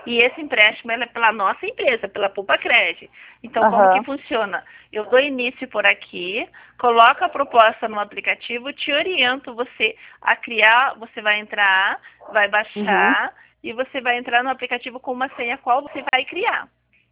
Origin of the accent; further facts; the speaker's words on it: Curitiba, Paraná, Brazil; eu sou de Curitiba.